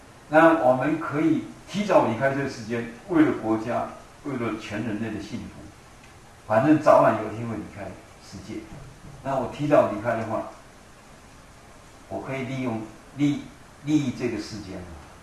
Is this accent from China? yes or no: yes; China; 那我们中国人有一个意思叫什么？忧患意识